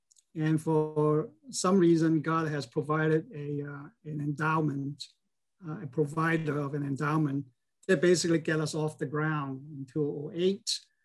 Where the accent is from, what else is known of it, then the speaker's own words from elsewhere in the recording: Hong Kong; born there; moved away as an adult; I'm Chinese. I was born in Hong Kong. And I went to university in Hong Kong. And I went to the United States, University of Chicago, get my graduate degrees.